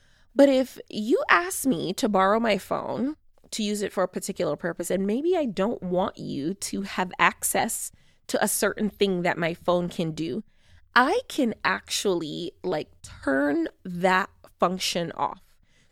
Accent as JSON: {"language": "English", "country": "Jamaica", "said": "the only vaccine currently available in my home country of Jamaica"}